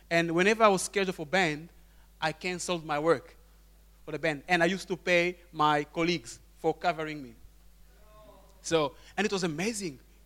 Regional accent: DR Congo; I'm originally from Congo, from DRC, and I'm very excited.

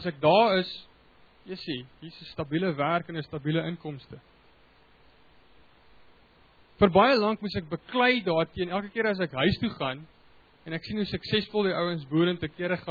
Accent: Free State, South Africa; Soos jy agtergekom het, ek kom uit die Vrystaat uit.

